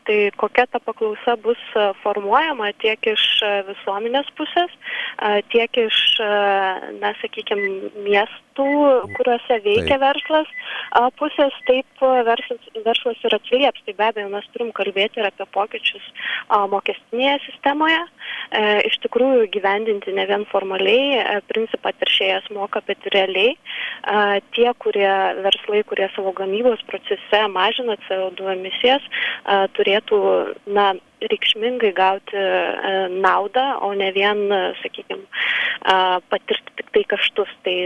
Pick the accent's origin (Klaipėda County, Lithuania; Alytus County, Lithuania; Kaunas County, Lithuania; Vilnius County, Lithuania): Alytus County, Lithuania; Alytus; Taip, man iš tikrųjų labai malonu, kad mano gimtasis miestas Alytus kelia šį išties visiems Lietuvos miestams nepaprastai svarbų klausimą.